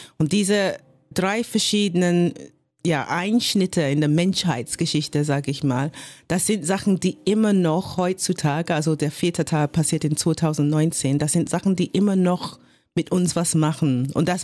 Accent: United Kingdom; dass ich eine schwarze Frau bin aus Großbritannien.

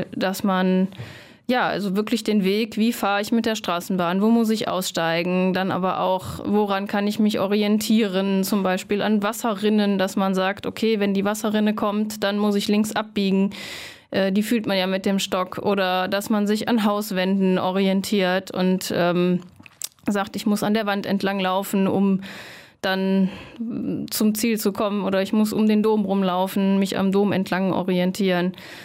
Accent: Viersen, North Rhine-Westphalia, Germany; now in Cologne, Germany; bin aufgewachsen in Viersen am Niederrhein

